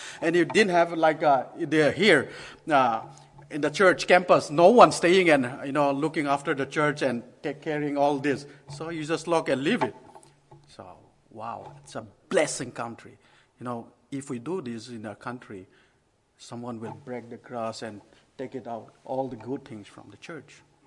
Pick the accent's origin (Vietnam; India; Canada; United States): India; Northeast India; English is a second language; I'm from India, Northeast. I born and brought, raised in a Christian family in Northeast India.